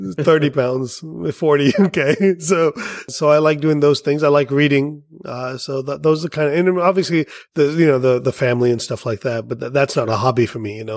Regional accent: India; I'm from India. We use bicycles.

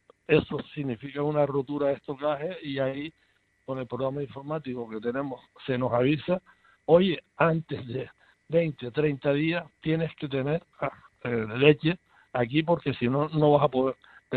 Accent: Canary Islands, Spain; porque somos todos canarios, y los canarios creo que somos muy solidarios

